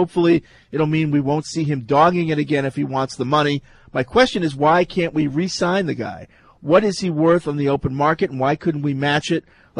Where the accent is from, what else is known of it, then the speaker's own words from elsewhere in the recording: Phoenix, Arizona, United States; also born or lived in Marblehead; I was born in Marblehead, but have lived in Phoenix for most of my life and now go to the University of Arizona.